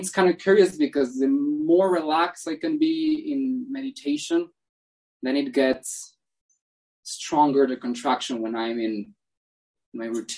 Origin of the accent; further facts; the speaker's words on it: Mexico; English is a second language; Here, I'm from Mexico. I'm 18 years old.